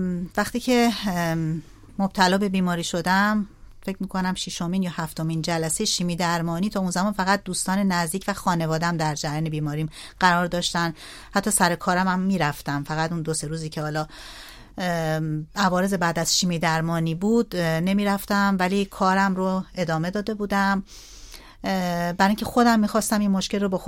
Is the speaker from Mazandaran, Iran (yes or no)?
yes; Amol, Mazandaran, Iran; من در مازندران بزرگ شدم، در شهر آمول بزرگ شدم،